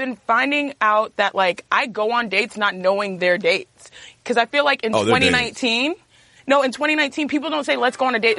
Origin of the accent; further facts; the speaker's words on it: Cypress, Texas, United States; I mean, I grew up in Cypress, Texas, the northwest part of Houston, Texas.